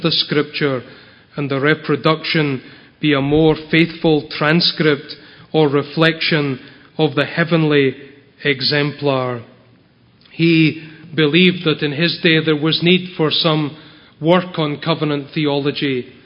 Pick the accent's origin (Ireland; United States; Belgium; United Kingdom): United Kingdom; Scotland; I think that as a Scotsman who was early introduced to Boston and to Murray, I have benefited enormously from these giants.